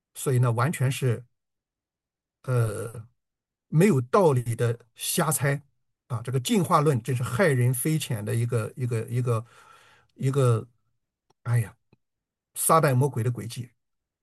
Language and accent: Chinese; China; 可是我们中国人虽然没有信仰，但是我们深知道人无完人。